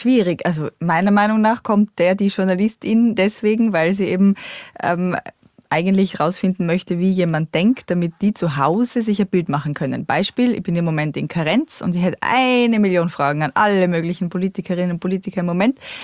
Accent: Innsbruck, Tyrol, Austria; Also ich bin ja aus Innsbruck, wie gesagt. Das heißt, mein Dialekt war viel, viel stärker.

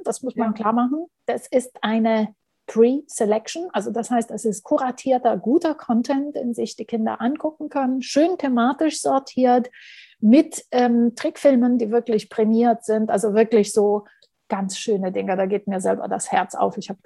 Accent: Berlin, Germany; Ich bin Berlinerin

